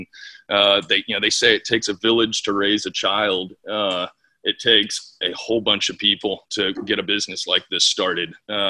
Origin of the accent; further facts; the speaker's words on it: Florida, United States; now in Winston-Salem, United States; I grew up in Florida in a house that listened to a lot of music, and so I was turned on to music very early on.